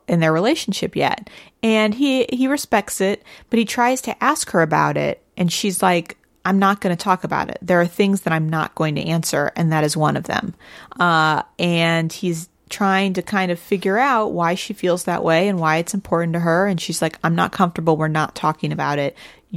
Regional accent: St. Louis, Missouri, United States; because I'm also from St. Louis

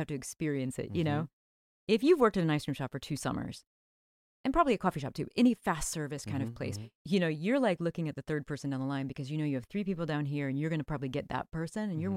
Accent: Ohio, United States; I mean, I grew up in Ohio … all of that.

